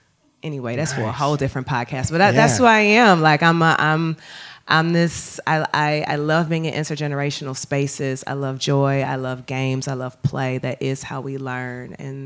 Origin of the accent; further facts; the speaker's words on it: St. Louis, Missouri, United States; Growing up in St. Louis, I'm really thank you for sharing about your parents.